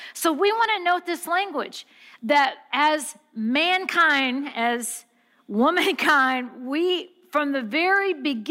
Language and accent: English; St. Louis, Missouri, United States; I grew up here in St. Louis area, went to college here, went to UMSL, so I'm a Midwestern girl